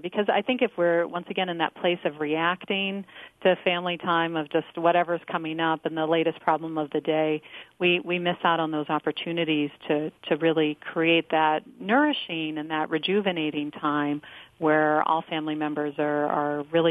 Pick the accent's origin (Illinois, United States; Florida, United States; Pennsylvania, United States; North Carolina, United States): Illinois, United States; Chicago; also born or lived in Netherlands / London; But I'm American and originally from Chicago.